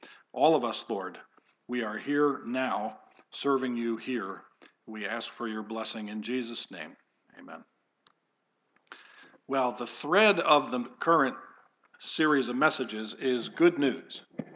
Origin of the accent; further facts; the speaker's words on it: New Jersey, United States; We're from New Jersey, tons of blue jays, robins.